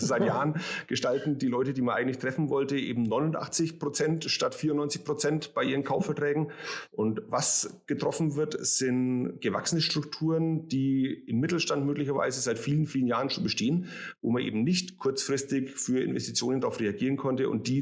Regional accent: Rot, Baden-Württemberg, Germany; Ah, keine politische Frage, sondern eine Anspielung auf meinen Geburts- und Wohnort. Ja, ich komme aus Rot

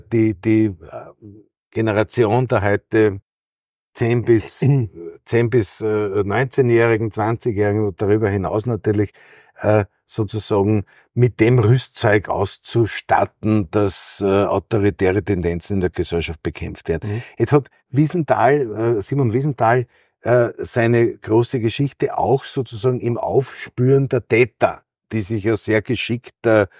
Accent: Vienna, Austria; Es freut mich natürlich als Wiener oder auch als Wiener Mandatar sehr

